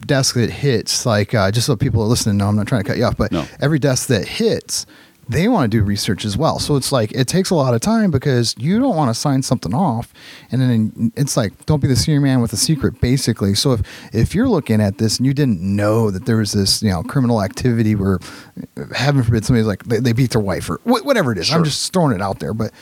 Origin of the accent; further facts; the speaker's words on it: Fremont, Ohio, United States; My hometown.